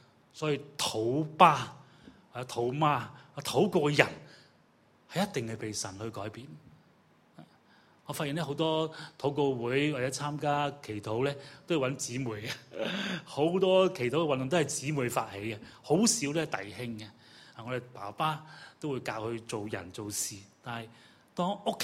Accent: China; 我調翻轉，我翻大陸啊，我係中國人啦

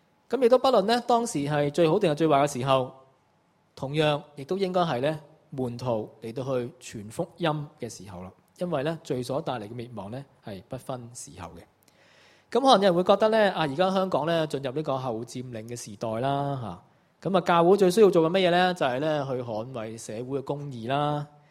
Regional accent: China; 咁其实咧，我哋中国人都有类似嘅睇法嘅

